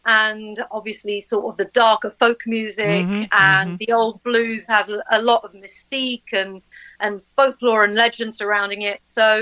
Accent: London, United Kingdom; I'm a London girl originally. I was born and bred in London. But my mother is French and she comes from a farming background.

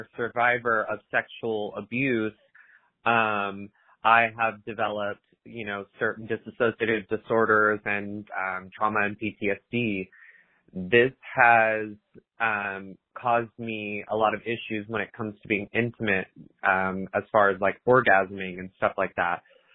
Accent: Tulsa, Oklahoma, United States; I am from Tulsa, Oklahoma.

